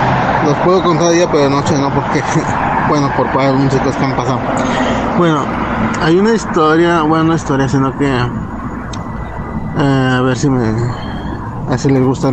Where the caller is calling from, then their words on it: Las Vegas, Nevada, United States; de Las Vegas, ¿cómo están?